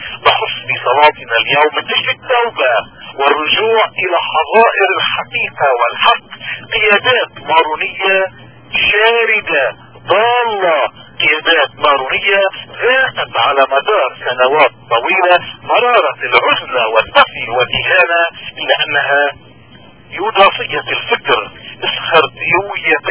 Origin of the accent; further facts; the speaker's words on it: Lebanon; والواقع الذي لا سبيل الى انكاره هو اننا كلبنانيين جميعا نحن اليوم نبشر في مركب واحد